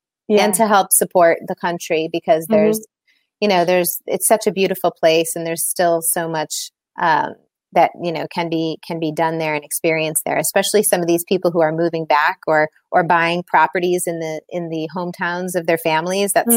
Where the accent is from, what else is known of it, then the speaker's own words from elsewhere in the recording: Illinois, United States; also born or lived in Milan; now in London, United Kingdom; So I grew up in Illinois. We moved to Italy. We moved to Milan in 2012. And then we moved to London in 2013.